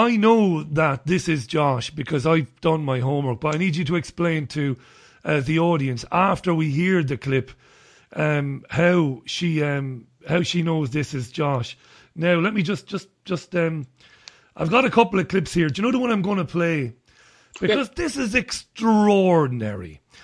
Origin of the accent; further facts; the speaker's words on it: Ireland; accent: Irish; I'm not going to say third anymore because it's difficult for me, John, with my Irish accent.